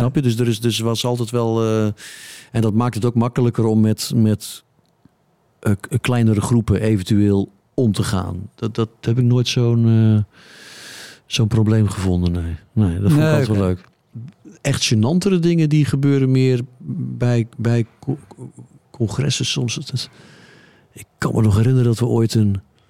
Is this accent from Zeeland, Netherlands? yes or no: yes; Zeeland, Netherlands; Ik kom zelf uit Zeeuws-Vlaanderen oorspronkelijk. Dus dat is een dialect dat al redelijk dicht. Dat is gewoon Oost-Vlaams voor een groot deel.